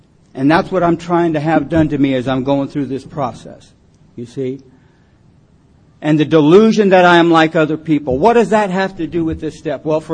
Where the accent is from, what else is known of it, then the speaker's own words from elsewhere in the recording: California, United States; also born or lived in Detroit; I was born in Detroit. I came out to California when I was about 4 years old. I was brought up in a little foster home for a while.